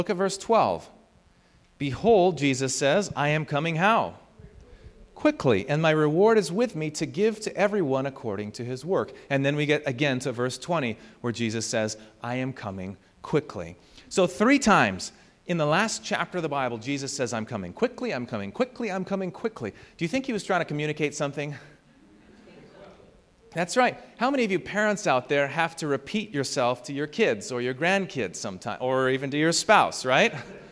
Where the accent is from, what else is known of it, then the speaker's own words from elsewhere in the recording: Washington, United States; I grew up in Washington State.